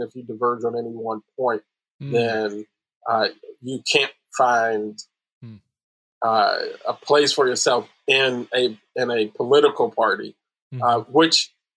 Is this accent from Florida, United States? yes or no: no; Chicago, Illinois, United States; And, you know, I grew up in Chicago, actually got bitten by that political bug in 2012.